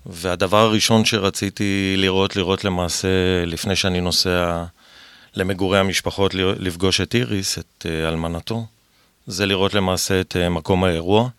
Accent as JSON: {"language": "Hebrew", "town": "Tel Aviv", "region": "Tel Aviv District", "country": "Israel", "tie": "born there", "said": "נולדתי בקריית שלום, אז מעבר לכביש זה בית ספר הולץ, שעד היום אני בקשר עם הבית ספר הזה."}